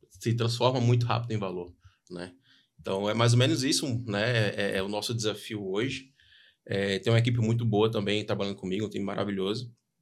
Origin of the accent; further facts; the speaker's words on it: Natal, Rio Grande do Norte, Brazil; Entrei no mercado aqui de Natal mesmo. Sou natalense, sou natural daqui.